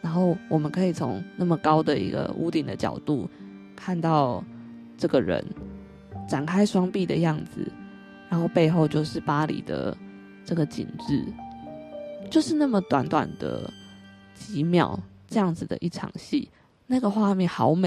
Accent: Taiwan; 台湾属于我，我是台湾人

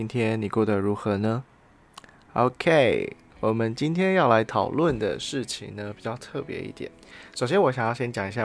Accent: Taiwan; 我们从小就是在台湾长大嘛

